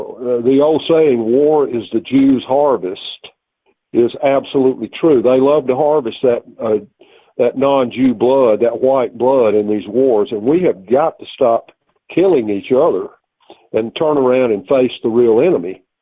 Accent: the South, United States; I'm a Southerner to the core, and I always will be.

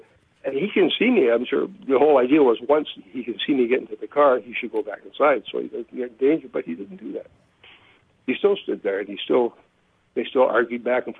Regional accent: Canada; When I was growing up in Canada

